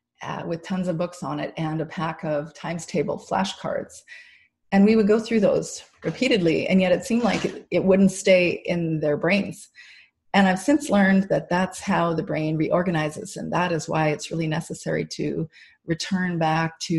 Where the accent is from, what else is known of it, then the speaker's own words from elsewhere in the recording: Canada; So, you know, obviously we're Canadian, so we've been focusing on French.